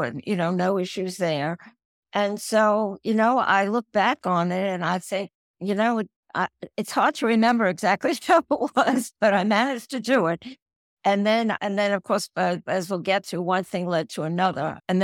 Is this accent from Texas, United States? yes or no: no; Brooklyn, New York, United States; I'm from Brooklyn. You could probably tell that right away, right?